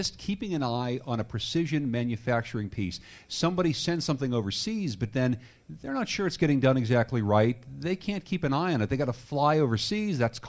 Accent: Winsted, Connecticut, United States; you were just in my hometown of Winsted today.

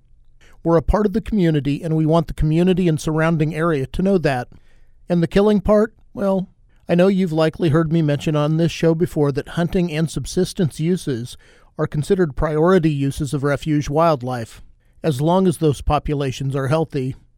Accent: Ellsworth, Kansas, United States; I have shared before that in my hometown of Ellsworth, Kansas, it's Cowtown Days

